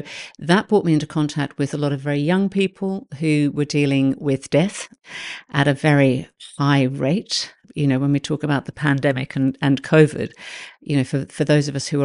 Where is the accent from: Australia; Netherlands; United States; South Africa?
Australia; I grew up in Australia on a property, on a farm.